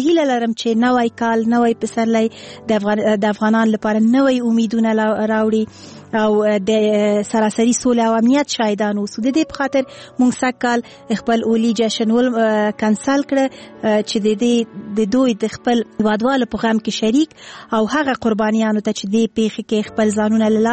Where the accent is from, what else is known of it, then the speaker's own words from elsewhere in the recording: Afghanistan; مونږ هم افغانان یو